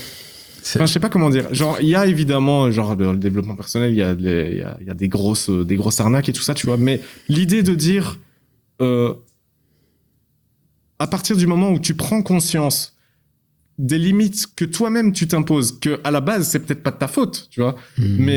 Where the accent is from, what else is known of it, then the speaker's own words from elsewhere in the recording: Belgium; Je suis belge, moi, déjà.